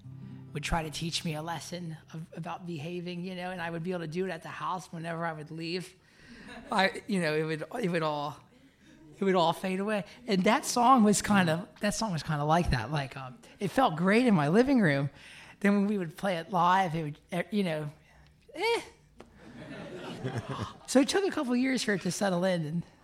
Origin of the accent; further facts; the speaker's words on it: Nashville, Tennessee, United States; Because I grew up in Nashville